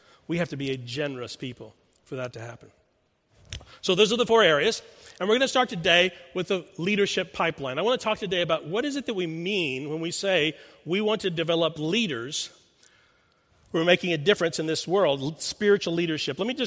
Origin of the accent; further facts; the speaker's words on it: Houston, Texas, United States; I grew up in Houston, so it was the Houston Astros for me.